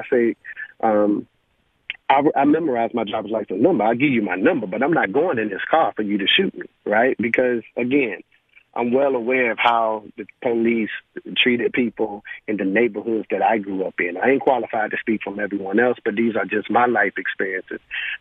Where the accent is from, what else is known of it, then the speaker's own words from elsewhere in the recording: Raleigh, North Carolina, United States; In 2005, I was a high school basketball coach at Sanderson High School in my hometown, Raleigh, North Carolina.